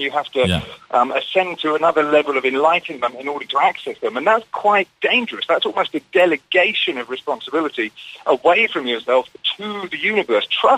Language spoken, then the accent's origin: English; Eastbourne, South East England, United Kingdom; Originally from Eastbourne, south coast of the UK.